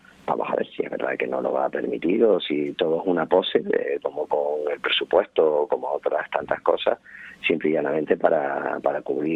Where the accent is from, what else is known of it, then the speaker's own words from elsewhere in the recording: Canary Islands, Spain; Yo siempre me gusta más estar en mi tierra, y me gusta estar aquí tratando de resolver los problemas de los canarios.